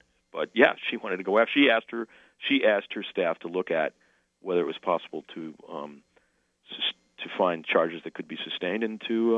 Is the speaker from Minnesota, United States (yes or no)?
no; Cleveland, Ohio, United States; now in Netherlands; I'm from Cleveland, Ohio, and I've had friends come from Cleveland, Ohio and told me that was the best part of their trip to Holland.